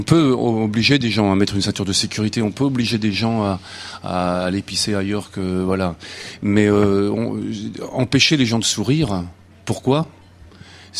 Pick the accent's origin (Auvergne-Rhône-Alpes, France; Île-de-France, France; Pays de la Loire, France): Pays de la Loire, France; Nantes; à Nantes, puisqu'on est de Nantes